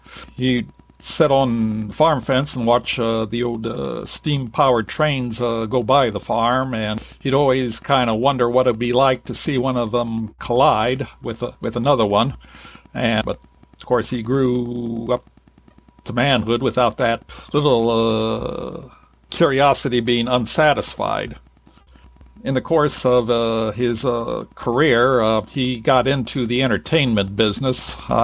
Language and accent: English; David City, Nebraska, United States; from David City, Nebraska.